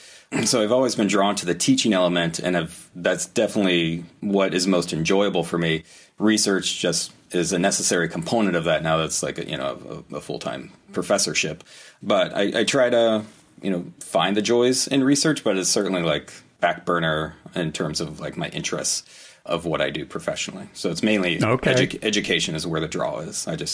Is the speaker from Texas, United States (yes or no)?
no; Ohio, United States; moved away as an adult; Originally from Southwest Ohio. So grew up there, Okay. Did most of my schooling there, like college and grad school in the Cincinnati area, and then came up to Minnesota for my postdoctoral fellowship